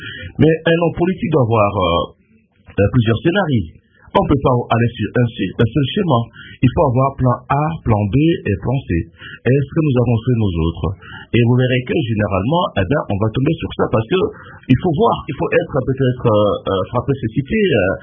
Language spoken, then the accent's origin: French; DR Congo; c'est un droit, on est congolais